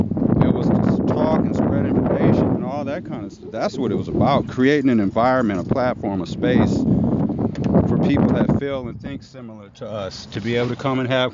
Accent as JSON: {"language": "English", "town": "Milwaukee", "region": "Wisconsin", "country": "United States", "tie": "born or raised there", "also_born_or_lived": "East Chicago", "said": "That's my born state. Yeah, I was born in East Chicago, Indiana. I've been in Milwaukee since I was 2 years old, though."}